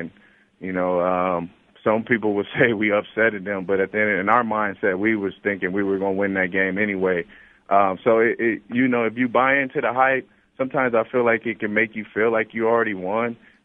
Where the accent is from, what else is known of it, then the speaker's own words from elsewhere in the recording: Pomona, California, United States; You know, growing up in Pomona, we didn't have that as a kid when I was growing up.